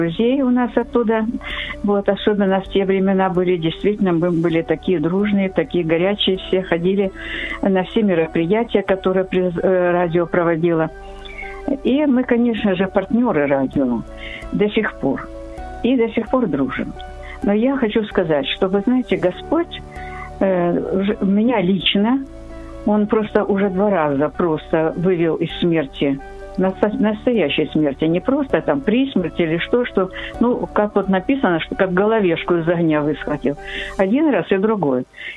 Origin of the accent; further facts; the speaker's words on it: Kyiv, Ukraine; Я з Києва.